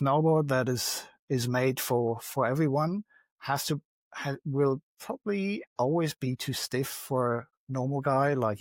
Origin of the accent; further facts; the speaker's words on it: Munich, Bavaria, Germany; Like I grew up in Munich and surfing the famous Eisbach there. Like I used to be a local there.